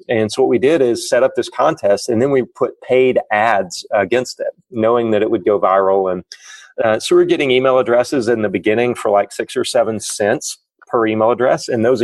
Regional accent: Arkansas, United States; Well, you know, I'm a redneck. I grew up in Arkansas. All my friends, these are my friends.

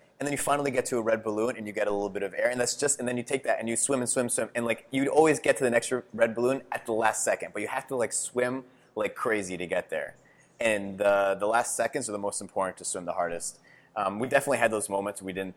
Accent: Providence, Rhode Island, United States; when we grew up in Providence.

